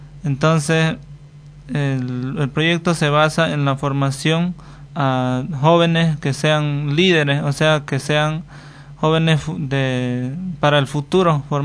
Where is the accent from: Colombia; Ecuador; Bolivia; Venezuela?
Bolivia; Concepción, Santa Cruz; Vengo del municipio de Concepción, de la TCO Monteverde, Comunidad Puerto San Pedro.